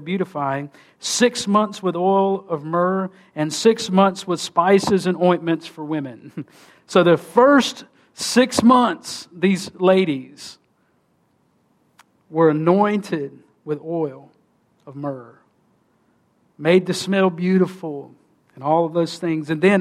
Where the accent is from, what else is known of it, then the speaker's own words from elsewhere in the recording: Mississippi, United States; Now, I'm from Mississippi, and we have a phrase for that.